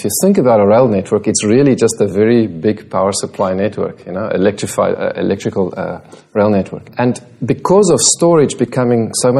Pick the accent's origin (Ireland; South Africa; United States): South Africa; now in Singapore; I'm South African.